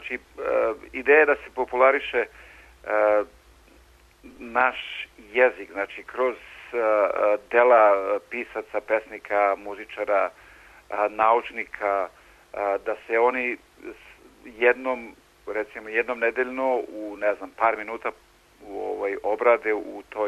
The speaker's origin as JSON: {"language": "Serbian", "country": "Serbia", "said": "meni bar, ja sam iz Srbije"}